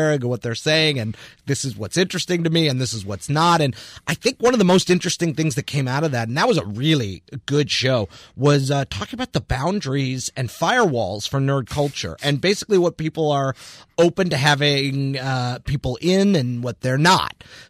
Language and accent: English; Chicago, Illinois, United States; I grew up in Chicago, and I did theater out here for years and years and years.